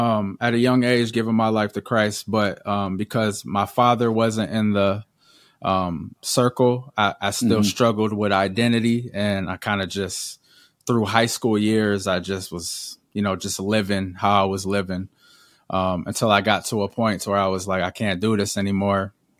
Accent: Atlanta, Georgia, United States; I grew up in Atlanta, so music was all around me.

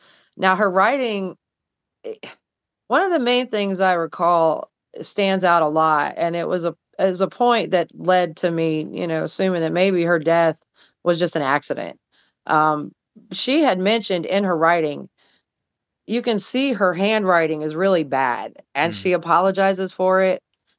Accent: St. Augustine, Florida, United States; also born or lived in Orlando; Actually, you know, I'm a St. Augustine native, and I was born and bred there. I was born in Orlando, but I was raised in St. Augustine.

